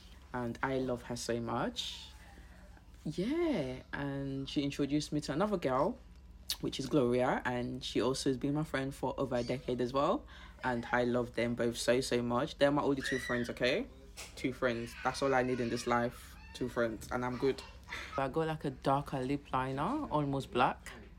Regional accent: Sierra Leone; The reason why, it's because I literally grew up in Sierra Leone. I was born in the Civil War. I survived the Civil War in Sierra Leone.

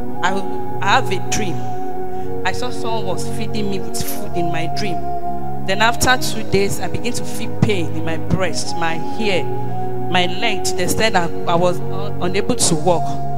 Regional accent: Ekiti, Nigeria; I'm from Ekiti State.

